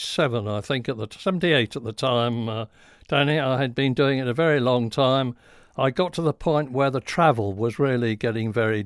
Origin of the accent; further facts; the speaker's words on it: England, United Kingdom; I'm British, I'm English, and I'm very, very proud of it.